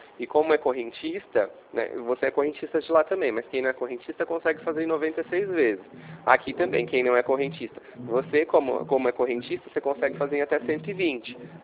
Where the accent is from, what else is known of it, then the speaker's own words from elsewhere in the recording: Ribeirão, Brazil; a gente é daqui de Ribeirão, tá vendendo para a nossa cidade.